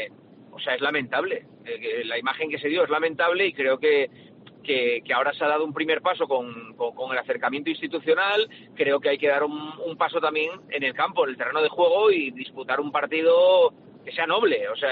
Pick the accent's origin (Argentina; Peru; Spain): Spain; Asturias; desde fuera cuando te vas de Asturias lo ves todavía con más pena, ¿no? Al final somos todos asturianos